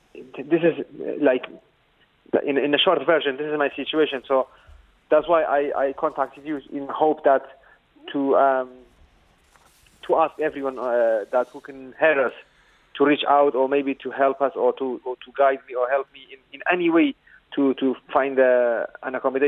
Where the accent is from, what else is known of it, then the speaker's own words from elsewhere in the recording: Kurdistan Region, Iraq; moved away; I'm Kurdish. I'm Kurdish from northern Iraq, Kurdistan.